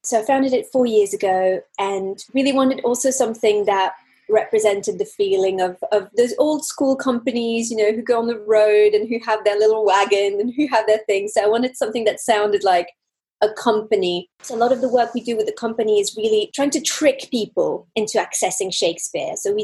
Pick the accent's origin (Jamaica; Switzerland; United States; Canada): Switzerland; English is a second language; simply because I was raised in Switzerland, and I was assistant director in Switzerland for a certain number of years, did my school there